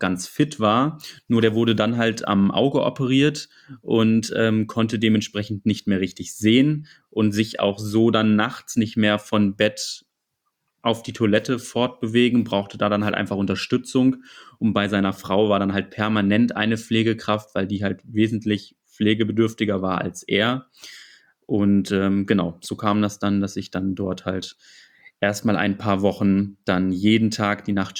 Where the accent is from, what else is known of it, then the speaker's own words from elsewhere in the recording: Hannover, Lower Saxony, Germany; komme aus Hannover